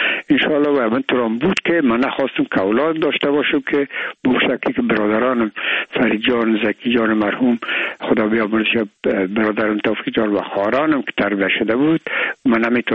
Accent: Afghanistan; ما افغان هستیم

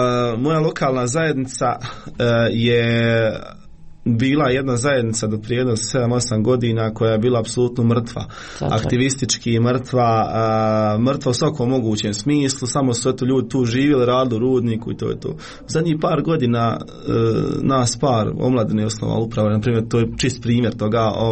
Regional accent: Miljevina, Republika Srpska, Bosnia & Herzegovina; Ja sam iz Foče, to jest iz Miljevne kod Foče, imam 23 godine

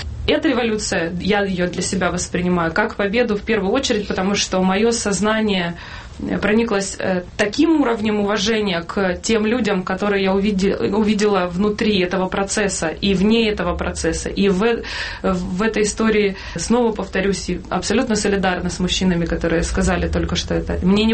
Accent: Donetsk, Donetsk Oblast, Ukraine; я выросла в Донецке на райончиках

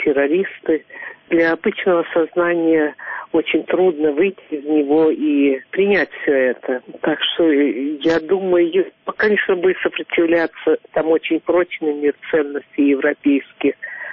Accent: Belarus; во мне достаточно толерантный белорусский такой

